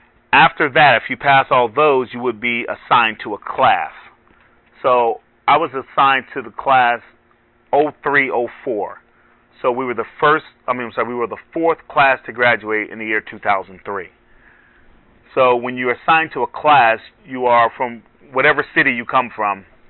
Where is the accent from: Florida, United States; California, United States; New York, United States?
Florida, United States; Miami; So I come from Miami, so they send me to whatever city needs somebody at that time.